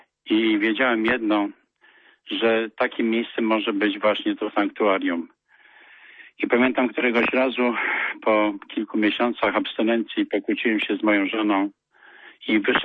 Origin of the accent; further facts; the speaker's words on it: Łobrzenica, Greater Poland Voivodeship, Poland; now in Piła, Poland; jestem alkoholikiem, pochodzę z Łobrzenicy. Mieszkam obecnie w Pile.